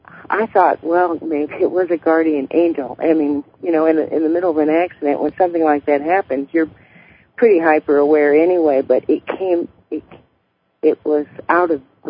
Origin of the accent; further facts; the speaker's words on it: Illinois, United States; Hi, Linda. … I'm from Illinois.